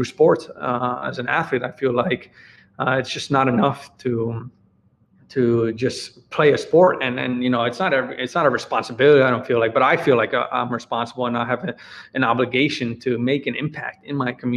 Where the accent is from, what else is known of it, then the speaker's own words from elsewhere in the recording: Weston, Florida, United States; now in Philadelphia, United States; I grew up in Weston and the town over from me is Parkland, and there was a Parkland shooting, and that hit, I mean, that hit real close to home.